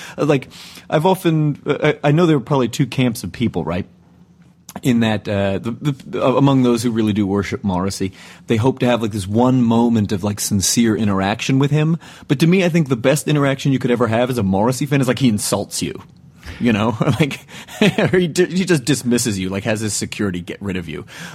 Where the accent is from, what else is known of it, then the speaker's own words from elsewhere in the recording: United States; I pronounced it because I'm an American.